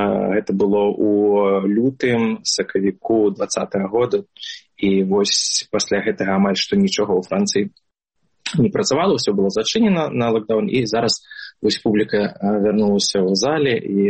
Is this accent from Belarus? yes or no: yes; Belarus; now in Montpellier, France; ми білоруси Монпельє будемо